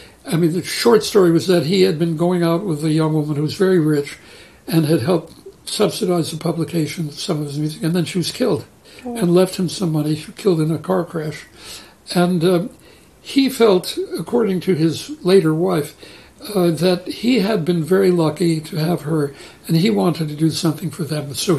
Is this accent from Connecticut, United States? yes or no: yes; New Haven, Connecticut, United States; But then, of course, I was from New Haven, and he had gone to Yale, and, you know, he's from Connecticut, so eventually you develop that kind of patriotic feeling about New England.